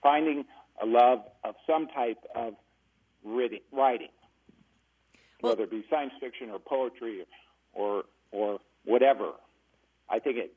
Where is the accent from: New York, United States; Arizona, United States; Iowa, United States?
Iowa, United States; Des Moines; I'm 57 years old, and I grew up in the Des Moines public school system.